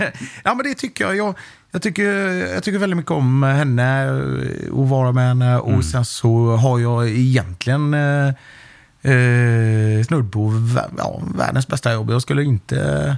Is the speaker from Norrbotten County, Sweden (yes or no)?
no; Gothenburg, Västra Götaland County, Sweden; när vi växte upp i Biskopsgården